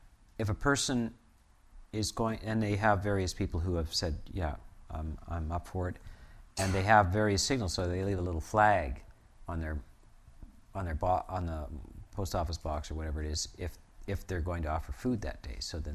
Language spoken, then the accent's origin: English; New Westminster, British Columbia, Canada; born there; I was in the Royal Columbian Hospital in Westminster, and so was I.